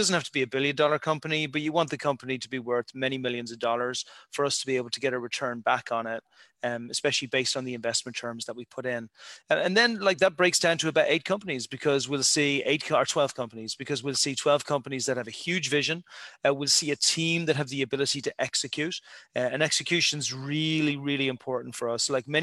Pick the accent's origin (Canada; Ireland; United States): Ireland; as an Irish boy who's come from cold beginnings, I'll call Santa Monica paradise.